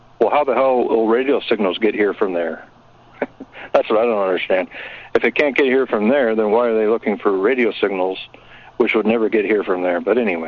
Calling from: Washington, United States; Hey, Kevin … in Washington.

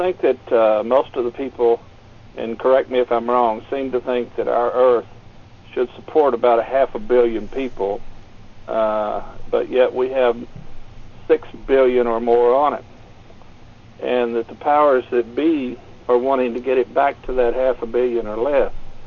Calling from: Kentucky, United States; Good evening, Kevin. … from Kentucky.

